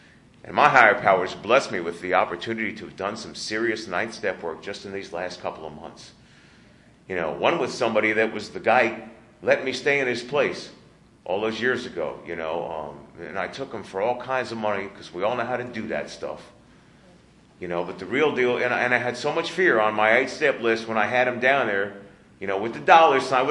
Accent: New York, United States; He was a speaker from New York, and I'm from New York.

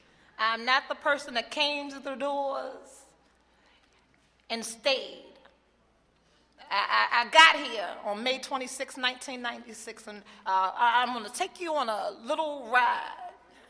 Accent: Baltimore, Maryland, United States; I'm an addict from Baltimore.

